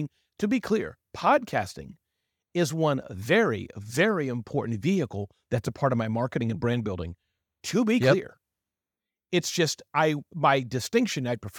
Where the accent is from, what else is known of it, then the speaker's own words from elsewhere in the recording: Mississippi, United States; When I was growing up in Mississippi, my great-great-grandmother